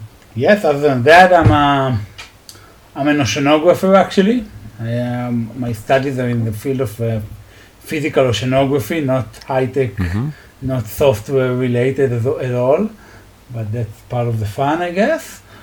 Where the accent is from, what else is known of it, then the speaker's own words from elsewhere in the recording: Israel; One love. I'm from Israel.